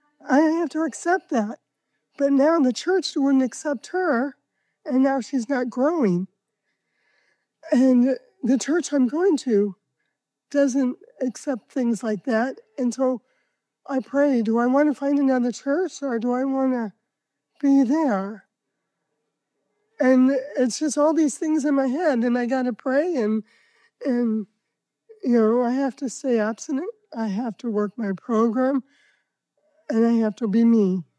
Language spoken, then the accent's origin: English; Oregon, United States; from Oregon.